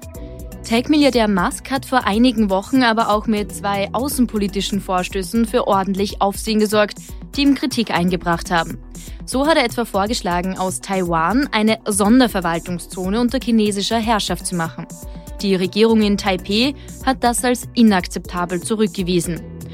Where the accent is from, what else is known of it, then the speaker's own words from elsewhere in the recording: Austria; der Stellenwert in Amerika von Twitter ist ja auch vor allem ganz anders als bei uns in Österreich, oder?